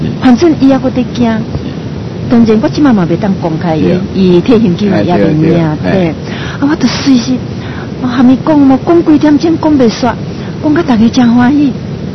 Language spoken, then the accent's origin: Chinese; Fujian, China; 我是福建人